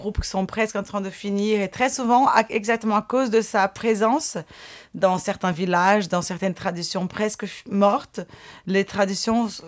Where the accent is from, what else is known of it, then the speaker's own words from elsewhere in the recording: Brasília, Federal District, Brazil; also born or lived in São Paulo; Je suis née à São Paulo, mais je suis originaire de Brasilia plutôt.